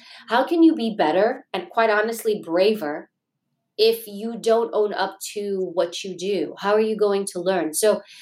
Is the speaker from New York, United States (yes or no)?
yes; New York City, New York, United States; I grew up in Queens, New York. We grew up in low-income housing, which means poor people live here because they can't afford regular housing.